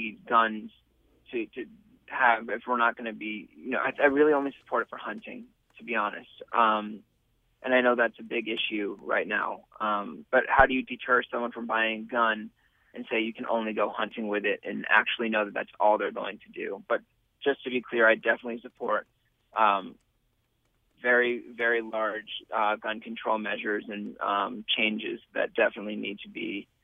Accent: New York, United States; I grew up in New York, right outside of New York City.

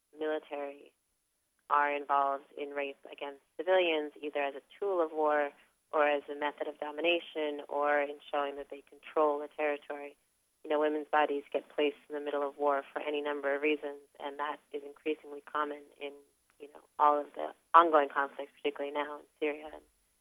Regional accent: Los Angeles, California, United States; I know a lot of the people who are coming, you know, I'm from Los Angeles

